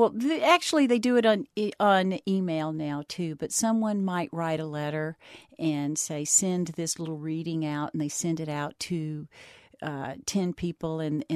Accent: the South, United States; And, you know, I'm from the South.

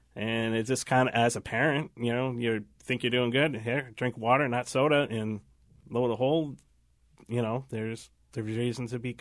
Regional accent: Manchester, New Hampshire, United States; now in Merrimack, United States; You know, and we came from Manchester.

